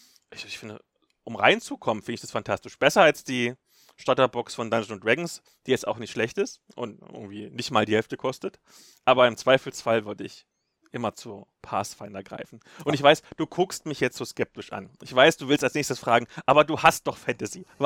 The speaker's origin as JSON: {"language": "German", "region": "East Germany", "country": "Germany", "said": "Sowohl im tiefsten Osten, wo ich herkomme, als auch hier im gelobten Land Franken."}